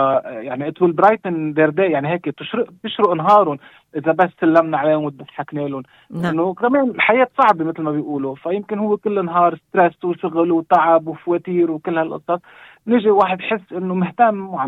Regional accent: Lebanon; now in Australia; أنا من لبنان وحالياً عايش بأستراليا أنا ومرتي وابني

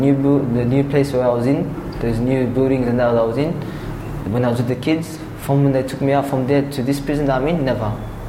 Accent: Australia; Of course, because it's my country. I'm Australian. I was born in Australia. I studied in Australia. It's my only home, Australia.

